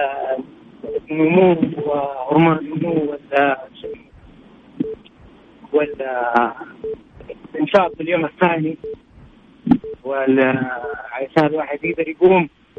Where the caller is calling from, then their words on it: Jeddah, Makkah Province, Saudi Arabia